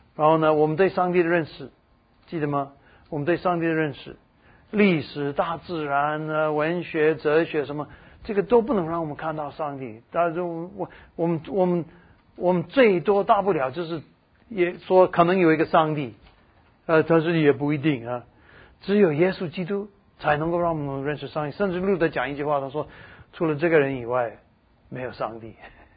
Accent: Taiwan; 我记得有一次我们在台湾，对不起，我讲台湾多一点，因为我是从台湾来的。

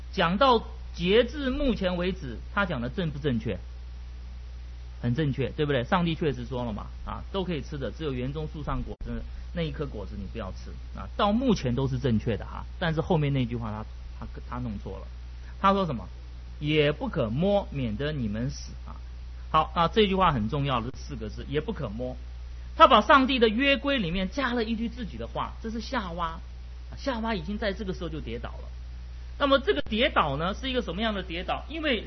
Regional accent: China; 这个因为我们中国人一看这个狡猾，就表示很不好，对不对？

